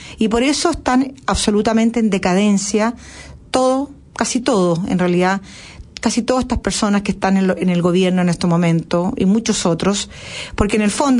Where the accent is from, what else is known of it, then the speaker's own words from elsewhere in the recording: Chile; Yo estoy hablando como chilena, no estoy hablando a través de mi posición política o de mi posición social o mi posición religiosa. Estoy viendo lo que pasa en mi país